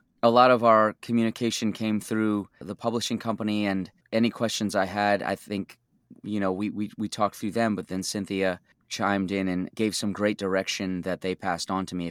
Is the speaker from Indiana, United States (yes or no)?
no; Long Island, New York, United States; because I grew up in Long Island, and my tribal community is the Blackfeet in Montana, which is pretty far away.